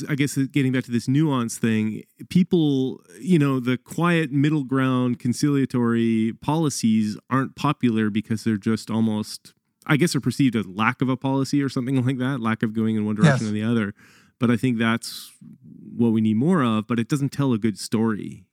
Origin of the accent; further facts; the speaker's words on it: Canada; I'm actually sort of centrist, I think, although I'm from Canada